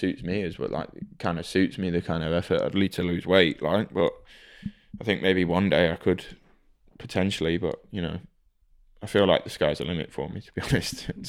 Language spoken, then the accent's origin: English; Belgium; Especially growing up in Belgium as well.